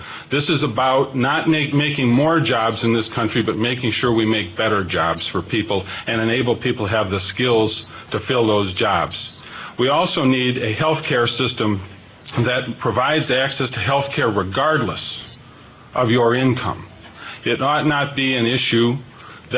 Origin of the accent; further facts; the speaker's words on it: Hopkins, Minnesota, United States; I'm a state senator. I represent Hopkins and St. Louis Park. I grew up just outside Hopkins, and after law school moved back to Minneapolis to St. Louis Park